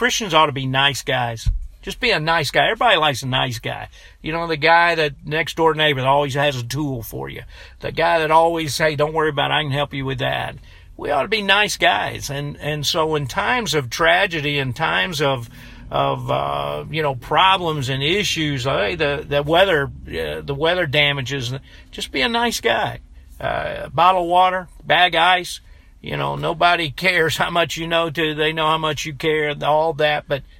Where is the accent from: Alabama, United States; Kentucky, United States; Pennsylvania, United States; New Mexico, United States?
Pennsylvania, United States; when I grew up in Pennsylvania, all my brothers played high school soccer. There wasn't high school football in those rural communities.